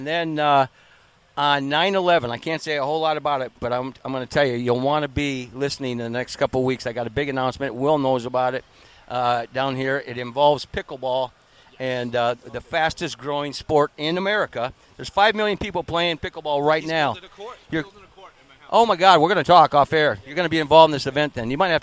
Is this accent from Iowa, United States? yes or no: yes; Sioux City, Iowa, United States; I grew up in Sioux City, Iowa.